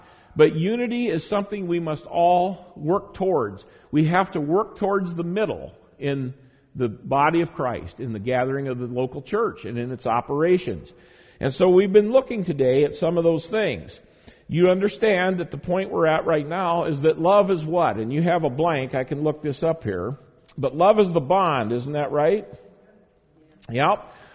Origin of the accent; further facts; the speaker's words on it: Moscow, Iowa, United States; people like me from Moscow, Iowa. You know, that's my home turf. I joked with someone this week that when I was talking about that, I said, you know, I'm from Moscow. They said, oh, Moscow, Russia?